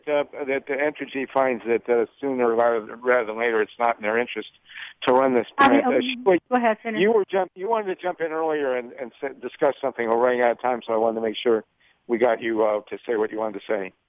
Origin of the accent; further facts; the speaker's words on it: Boston, Massachusetts, United States; born there; And I was born in Boston, so I have a personal stake here. I still have relatives there